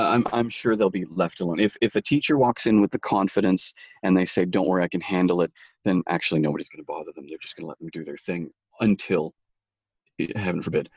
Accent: Canada; moved away; And that being said, I mean, as a Canadian, it's still kind of dirty.

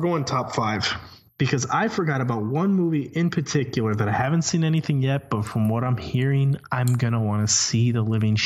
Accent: Hialeah, Florida, United States; I'm from Hialeah. At least you guys built cars in fucking Detroit.

